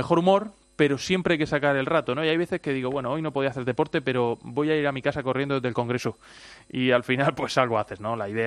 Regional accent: Cieza, Region of Murcia, Spain; Tengo un buen amigo que es Jesús Carrillo, que tenía una tienda, un negocio de bicicletas en Cieza, en mi pueblo

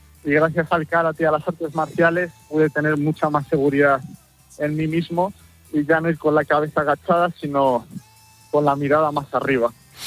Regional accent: Valladolid, Castile and León, Spain; yo soy de Valladolid, de un pequeño barrio que se llama La Rondilla, y empezó todo un poco ahí, en el colegio.

